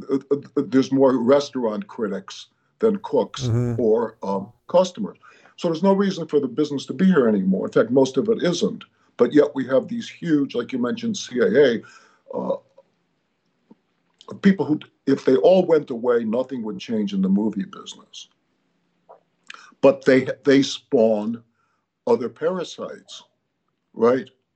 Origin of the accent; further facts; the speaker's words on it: Chicago, Illinois, United States; I grew up in Chicago, State Street, State Street.